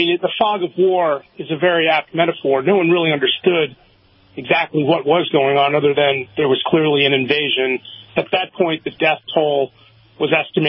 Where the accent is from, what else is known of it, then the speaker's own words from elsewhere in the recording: New York, United States; I would say, you know, I'm from New York City.